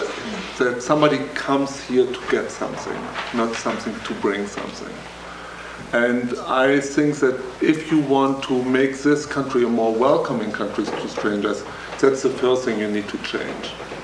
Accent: Germany; now in United States; I come from Germany, that is a very rich country

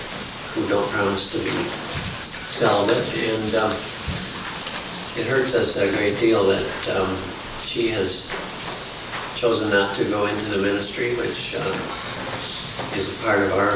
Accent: Northfield, Minnesota, United States; from Northfield, Minnesota.

